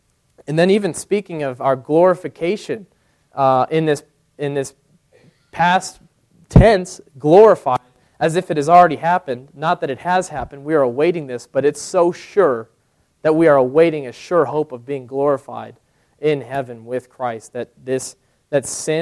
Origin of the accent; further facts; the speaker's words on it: Denver, Colorado, United States; I was born in Denver, raised there, and, you know, the Broncos were just my team.